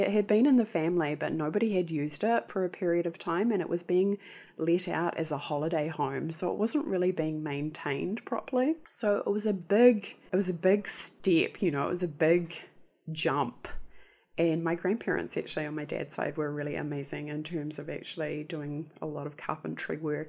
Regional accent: Banks Peninsula, Canterbury, New Zealand; I was 6 going on 7 when I had a major life change, which is when my family moved. We moved from North Canterbury and we moved to Banks Peninsula.

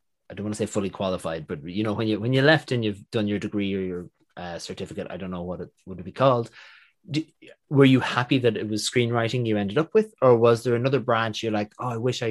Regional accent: Connacht, Ireland; accent: Leitrim; I hate losing my Leitrim accent, which is where I'm from, and it's merging into this Dublin accent because that's what I hear all the time.

